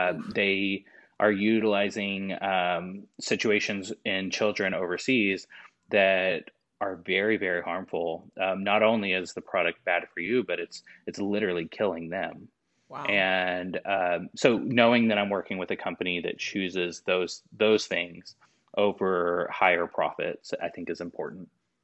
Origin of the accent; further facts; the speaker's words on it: Texas, United States; so growing up in Texas in smaller communities